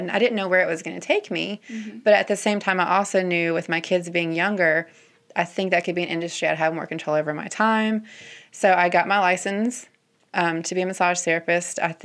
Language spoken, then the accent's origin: English; the Carolinas, United States; also born or lived in Tennessee / Michigan; I grew up in the Carolinas. Went to college in a small school in Tennessee, met my husband there, moved to Michigan for a few years where he was from after we got married and said, enough of that, came back to the Carolinas